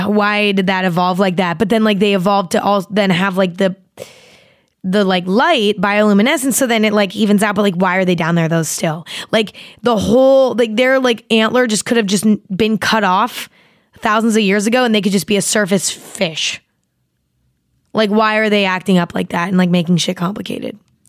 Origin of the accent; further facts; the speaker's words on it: California, United States; Like summer in like California, because I grew up in California, okay, is like, it's great, but it's also like really boring because there's like not a lot of nature, at least where I grew up anyway.